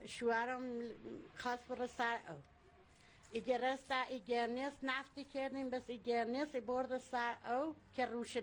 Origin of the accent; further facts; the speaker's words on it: Babaheydar, Chaharmahal and Bakhtiari, Iran; اهل بابا حیدر